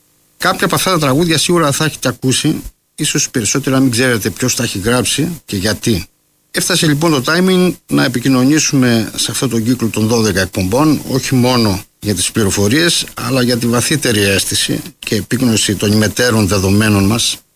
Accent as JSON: {"language": "Greek", "region": "Crete", "country": "Greece", "moved": "yes", "said": "Είμαι από την Κρήτη. Από το 1963 που ανέβηκα στην Αθήνα"}